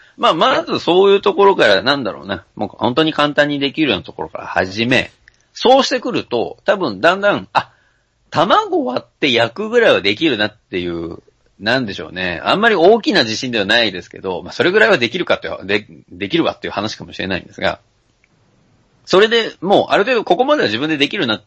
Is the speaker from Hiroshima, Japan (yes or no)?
no; Mie, Japan; now in Tokyo, Japan; 私の地元とか、まあ、三重県にいた時、